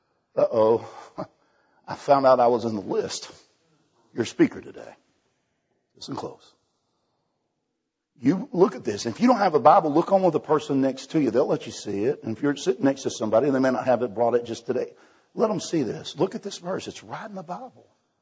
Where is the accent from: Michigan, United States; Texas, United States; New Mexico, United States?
Texas, United States; now in Alabama, United States; Back where I live in Alabama now. But I'm from Texas, and that's what we call it over here, too.